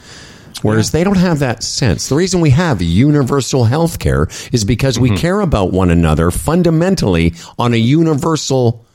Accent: Canada; But as a Canadian that's lived in five of these provinces, I can tell you there's a real feeling that what happens federally is good for us all.

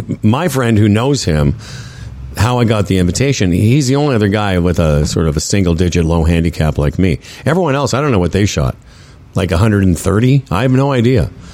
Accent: Moose Jaw, Saskatchewan, Canada; when I grew up in Moose Jaw, little Jewish boy from Moose Jaw

